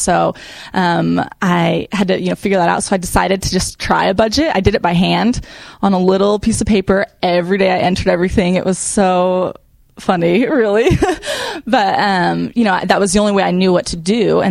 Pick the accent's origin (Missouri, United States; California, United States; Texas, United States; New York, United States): California, United States; Kingsburg; I'm from Kingsburg, so small town.